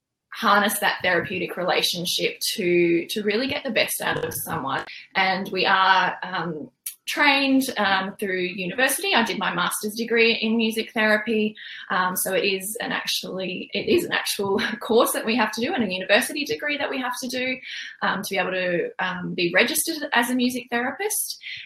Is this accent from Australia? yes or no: yes; Queensland, Australia; accent: Australian; I live in Australia, if you can't tell by my accent.